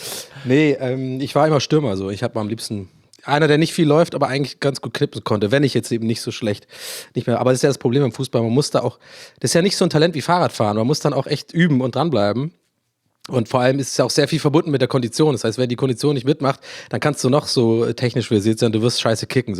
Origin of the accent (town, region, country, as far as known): Ireland; born or raised there; accent: Irish; German is a second language